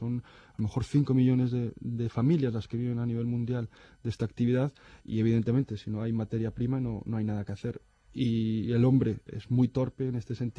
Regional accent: Galicia, Spain; de las cuales a mí me ha tocado vivir, creo recordar que 4, como gallego

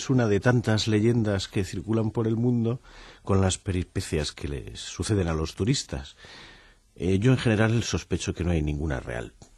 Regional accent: Spain; Nosotros somos españoles, al fin y al cabo basta con ver nuestras costas

